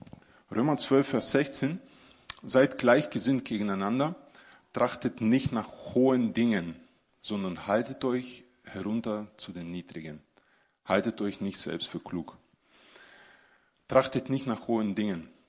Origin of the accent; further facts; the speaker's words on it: Bulgaria; German is a second language; now in Germany; den Gott berufen hat, damals zur Wendezeit bei uns in Bulgarien. Bulgarien ist zwischen 6 und 7 Millionen Menschen.